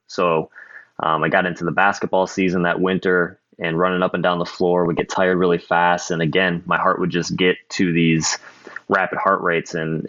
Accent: Burlington, Wisconsin, United States; I grew up in Burlington, Wisconsin, which is a small town in southeast Wisconsin.

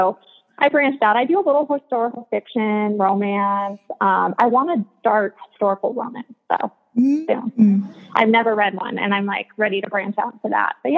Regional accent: Arizona, United States; I'm born and raised in Arizona.

